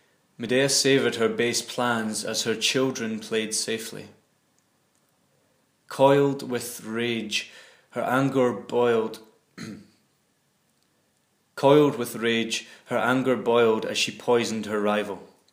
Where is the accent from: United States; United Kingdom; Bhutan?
United Kingdom; Nairn, Scotland; also born or lived in Cape Town, South Africa / Dundee; I was actually born in Cape Town, South Africa, but I only lived there for the first year of my life, and then I was brought up and raised in Nairn, just outside Inverness in the Highlands of Scotland.